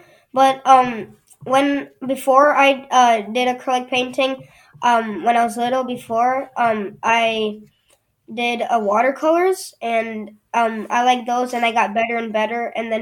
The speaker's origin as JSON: {"language": "English", "town": "Dubuque", "region": "Iowa", "country": "United States", "said": "I am 12 years old, and I'm from Dubuque, Iowa."}